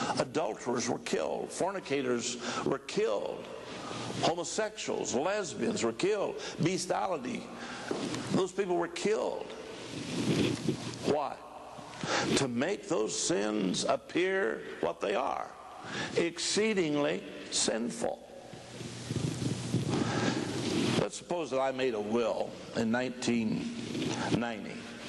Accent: Indiana, United States; accent: Indiana; You just have to forgive my Indiana accent.

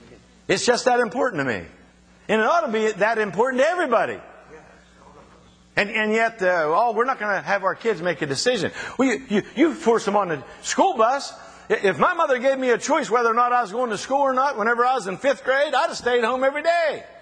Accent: Scottdale, Pennsylvania, United States; And Bob Chambers and I knocked on half the houses in my hometown. I'm serious. He knocked in every house in Scottsdale, Pennsylvania, knocked on every door of every house.

